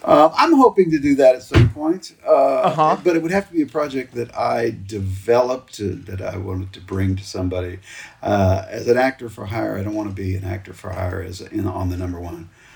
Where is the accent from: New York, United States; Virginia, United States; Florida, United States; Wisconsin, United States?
Florida, United States; Sarasota; born there; I was born in Sarasota, Florida, and 3 weeks later, I was the youngest kid to take a plane right out of there to New Orleans.